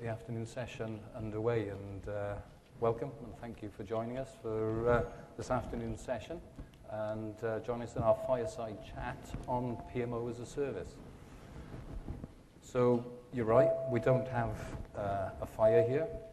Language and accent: English; Wales, United Kingdom; accent: South Wales; if you're wondering where my slightly strange accent comes from, it comes from the valleys of South Wales in the United Kingdom.